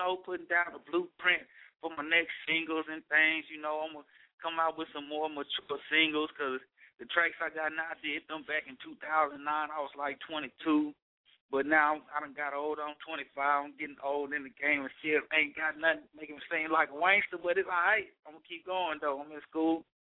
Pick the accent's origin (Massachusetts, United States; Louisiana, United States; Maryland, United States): Louisiana, United States; Monroe; Everybody that's new … I'm from Monroe, Louisiana, area code 318. I'm a country guy, you know what I'm saying